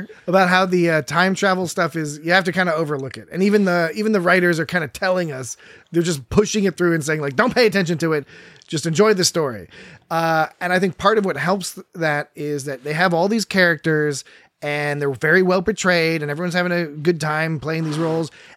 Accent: Virginia, United States; We're from Northern Virginia.

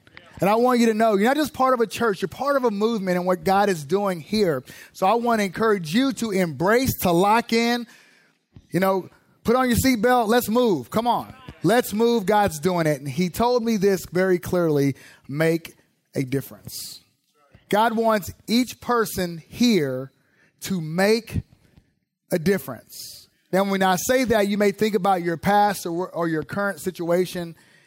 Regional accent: California, United States; also born or lived in Dallas; so I was born in Dallas, so I've always been a Cowboys fan, but I grew up in the Bay Area, California.

